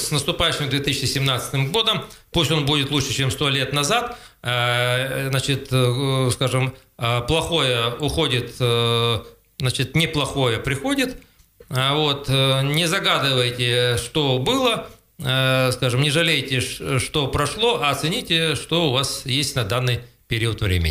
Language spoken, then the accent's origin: Russian; Krasnoyarsk Krai, Russia; и создали в Сухобузимском районе, на моей малой родине